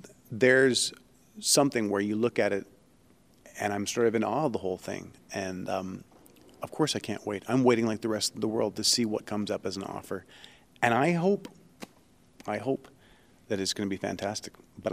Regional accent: Canada; now in United States; I'm not sure if it was the same in the States, but I grew up in Canada

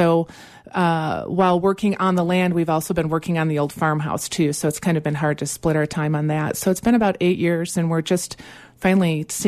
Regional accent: Madison, Wisconsin, United States; actually, I grew up in a city in Madison. We're both from Wisconsin.

